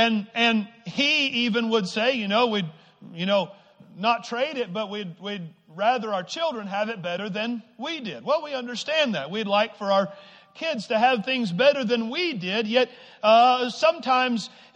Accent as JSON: {"language": "English", "region": "Arkansas", "country": "United States", "tie": "born or raised there", "said": "I grew up in Arkansas in a small town of about 800 people. Everybody knew everybody."}